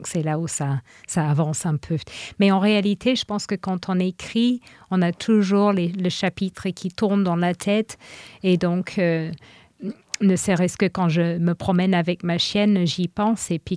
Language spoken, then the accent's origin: French; England, United Kingdom; French is a second language; parce que mes parents sont retournés vivre en Irlande du Nord quand j'ai grandi en Angleterre. Et puis, comme ma mère est nord-irlandaise, mes parents sont retournés là-bas. Mais j'ai encore mes oncles et mes tantes dans le sud-ouest de l'Angleterre.